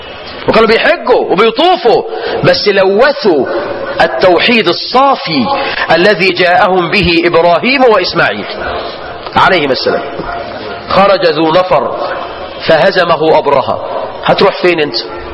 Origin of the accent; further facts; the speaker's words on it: Egypt; الفيلة دي لا بتعيش عندنا في مصر ولا في شمال افريقيا